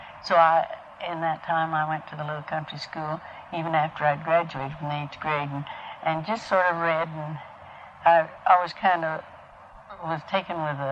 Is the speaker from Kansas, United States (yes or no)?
yes; Kansas, United States; And I grew up in Kansas, in Norton County, Kansas. Uh-huh. And I went to school there.